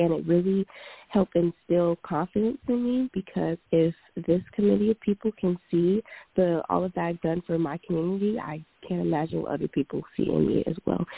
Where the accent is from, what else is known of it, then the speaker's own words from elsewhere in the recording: Detroit, Michigan, United States; now in Los Angeles, United States; I am from Detroit, Michigan. I am 18.